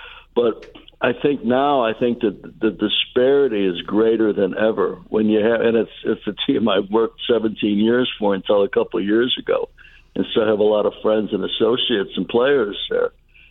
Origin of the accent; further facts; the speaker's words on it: Chicago, Illinois, United States; I work for three iconic franchises with my hometown Cubs and the Giants and the Dodgers